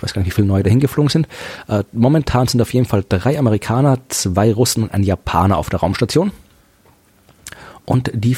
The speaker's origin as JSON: {"language": "German", "country": "Austria", "said": "Aber Christkind ist bei uns in Österreich ganz klar."}